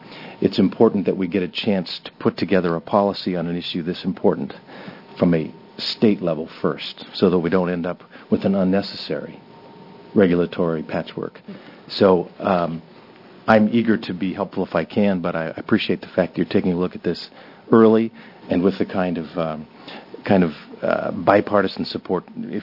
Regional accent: Oregon, United States; now in Silverton, United States; I grew up in Multnomah County, but for the last 12 years I've lived in Silverton.

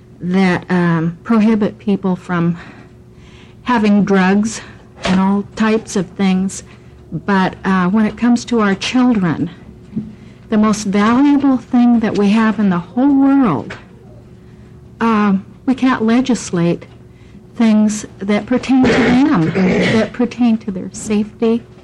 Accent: Staten, Oregon, United States; I'm from Staten, Oregon.

